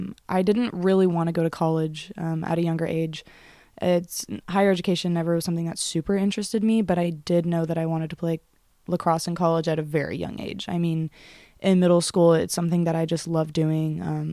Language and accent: English; California, United States; I grew up playing lacrosse in Southern California. It's not very prominent there, especially any women's sports.